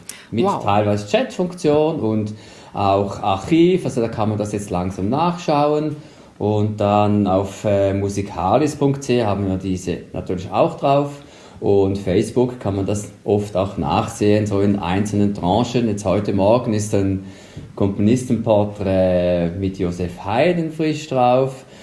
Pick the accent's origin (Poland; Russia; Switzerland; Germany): Switzerland; Also bei uns in der Schweiz war ja am Mittwoch